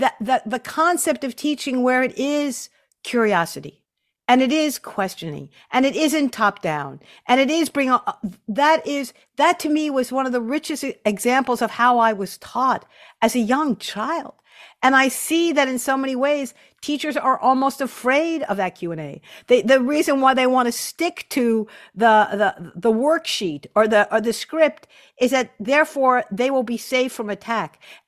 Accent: Long Island, New York, United States; But I was raised on Long Island, okay? And I was raised with the Socratic method, okay?

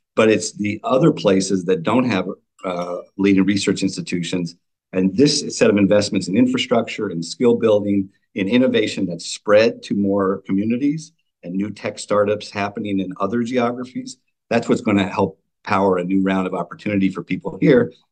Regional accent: West Virginia, United States; where actually I grew up in West Virginia, you know, very battered, isolated part of the world.

